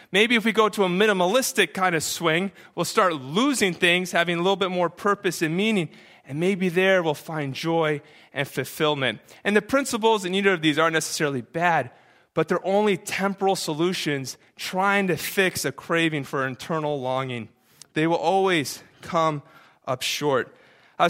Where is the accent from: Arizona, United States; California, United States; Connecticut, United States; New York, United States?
Connecticut, United States; Greenwich; I remember growing up in Greenwich, Connecticut